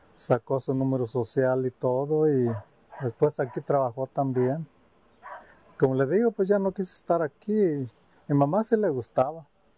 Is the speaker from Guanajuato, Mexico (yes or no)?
yes; Purísima del Rincón, Guanajuato, Mexico; Purísima de Rincón, Guanajuato.